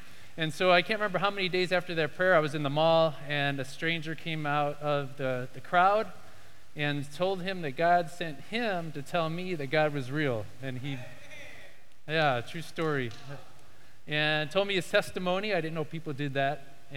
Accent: Chicago, Illinois, United States; So I was born in Chicago. … half Italian. Then I got some German. I grew up as a kid, liking building stuff.

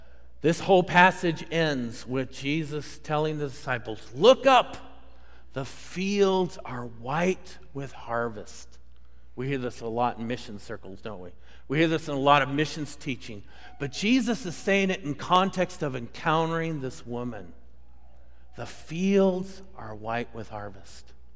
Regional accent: Denver, Colorado, United States; Years ago, I remember driving from Colorado, where I grew up in the Denver area, back to California, where my family was.

